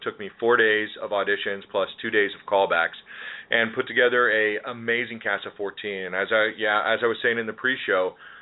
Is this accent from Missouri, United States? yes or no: no; Tampa, Florida, United States; also born or lived in Seattle; I came here from Seattle, although I was born and raised in Tampa, but I was in Seattle for 15 years and moved here to start this career.